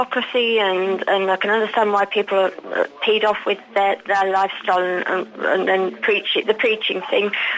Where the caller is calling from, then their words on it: Alicante, Valencian Community, Spain; Yeah, good morning. … Alicante.